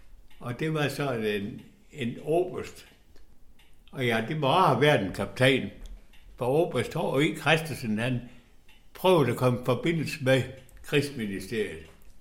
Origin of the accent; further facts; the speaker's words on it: Region of Southern Denmark, Denmark; Det har jeg lært, og selvfølgelig respekteret som gammel sønderjyde.